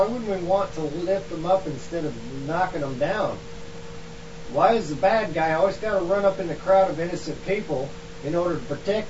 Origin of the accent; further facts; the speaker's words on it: United States; I feel offended by it because I'm an American.